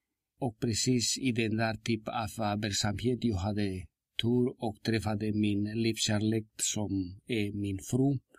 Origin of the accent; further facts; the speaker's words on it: Bolivia; Swedish is a second language; moved away as an adult; now in Tyresö, Sweden; Han kommer en typisk sång från min hemland